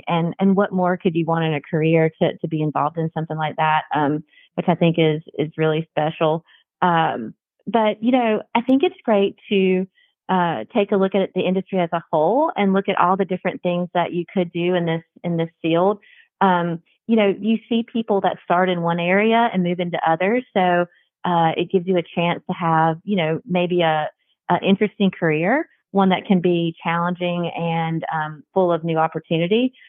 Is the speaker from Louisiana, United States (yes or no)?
no; North Carolina, United States; Born and raised in North Carolina, that's not normal. You know, most folks in the state are Tar Heel fans, but I'm a big Duke fan.